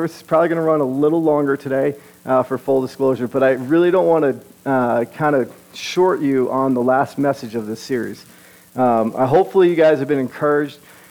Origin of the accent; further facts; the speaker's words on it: New York, United States; If a lot of you guys don't know, I'm from New York, so get ready.